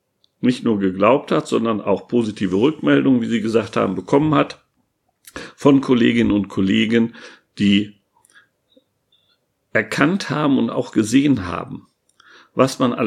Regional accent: Münster, North Rhine-Westphalia, Germany; die wir in Münster, in meiner Heimatstadt, durch die Weihnachtsmärkte sonst haben.

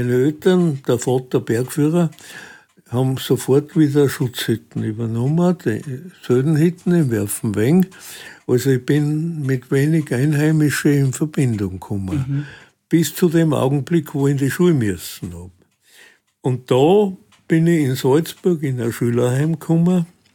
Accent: Bruneck, Trentino-Alto Adige, Italy; now in Germany; Und dann bin ich in Südtirol aufgewachsen. Bruneck in die Schule gegangen

